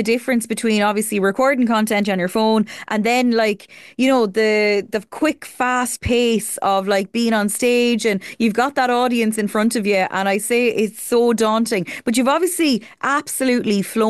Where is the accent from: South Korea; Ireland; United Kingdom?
Ireland; We hate taking compliments when we're Irish people.